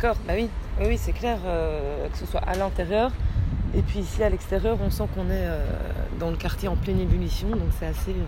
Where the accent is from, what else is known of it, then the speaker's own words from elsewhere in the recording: Belgium; now in France; c'est une reconversion, c'est ça, professionnelle et géographique, parce que je suis belge.